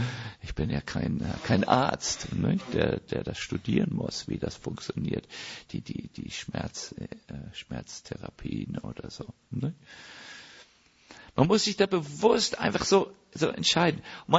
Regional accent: Northern Germany, Germany; ich bin aus Norddeutschland, das geht einfach nicht raus

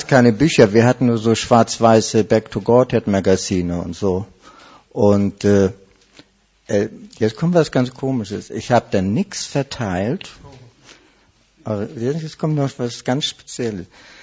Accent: Hamburg, Germany; Ich war Versicherungskaufmann im Deutschen Ring in Hamburg. Also ich war ein richtiger Hamburger

